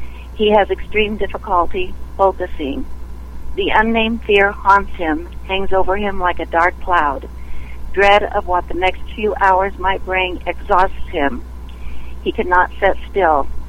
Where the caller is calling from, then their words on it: Mount Vernon, Ohio, United States; A little town called Mount Vernon, which is north of Columbus, Ohio, so it's pretty central.